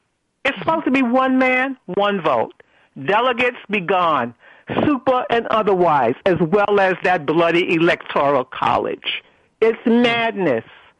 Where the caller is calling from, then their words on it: New York, United States; Well, I'm calling from New York, and something very interesting happened.